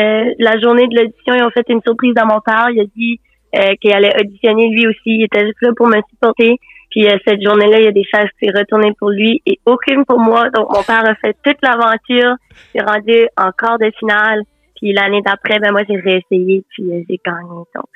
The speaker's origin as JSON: {"language": "French", "region": "New Brunswick", "country": "Canada", "said": "on parle le chiac, je viens de l'Acadie, fait que c'est comme ça qu'on parle un petit peu chez nous"}